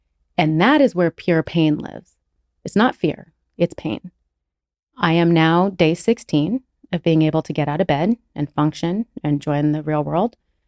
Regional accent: Monterey, California, United States; born there; I was born on January 6th, 1980, in Monterey, California.

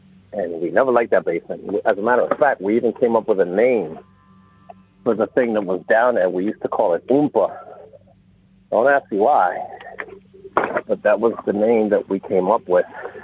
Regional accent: Philadelphia, Pennsylvania, United States; I'm from Philadelphia.

